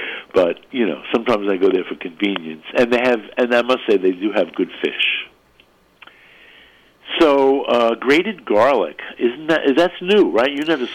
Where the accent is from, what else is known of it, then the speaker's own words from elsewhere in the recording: New York, United States; I grew up in New York. Hellman's is a New York mayonnaise.